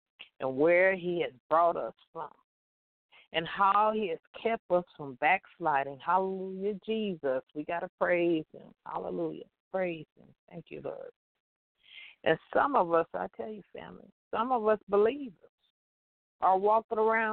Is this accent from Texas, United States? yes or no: no; Compton, California, United States; I look back, family, at growing up in Compton.